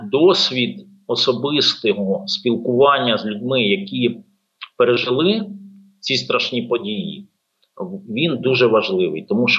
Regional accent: Vinnytsia Oblast, Ukraine; Я сам родом з Вінницької області, і нашу родину не обійшло стороною.

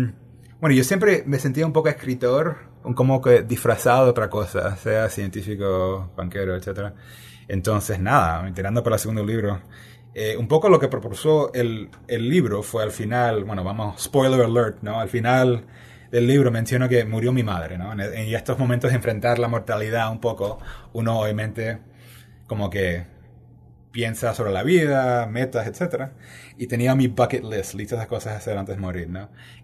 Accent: United States; Soy americano, sí.

